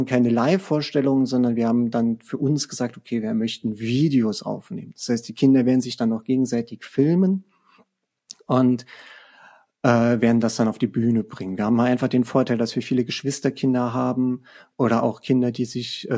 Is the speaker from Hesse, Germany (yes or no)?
no; Saarlouis, Saarland, Germany; hier auch, wo ich herkomme, aus Saarlouis